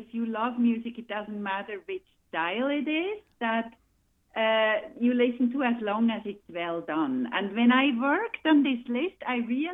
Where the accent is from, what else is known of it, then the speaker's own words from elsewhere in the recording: Switzerland; now in Ithaca, United States; as everybody probably knows from my accent, I'm not exactly born and raised in Ithaca, but I am from Switzerland.